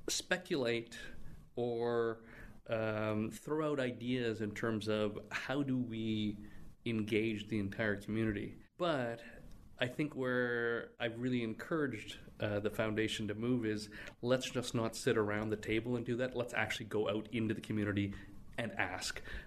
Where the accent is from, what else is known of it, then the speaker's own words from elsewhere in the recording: Canada; being a member of the East Indian community in the city, but being born and raised in Canada